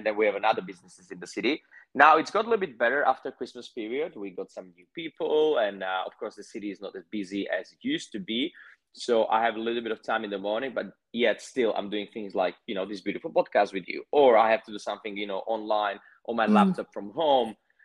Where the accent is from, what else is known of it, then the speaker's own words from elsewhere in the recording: eastern Slovakia, Slovakia; It was like little hometown, somewhere in the eastern part of Slovakia where I'm from. But I had always bigger dreams and bigger aspirations.